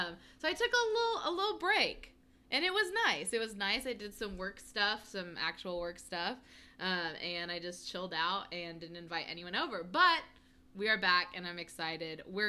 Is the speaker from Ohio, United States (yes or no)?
no; Choctaw, Oklahoma, United States; So we're both from Choctaw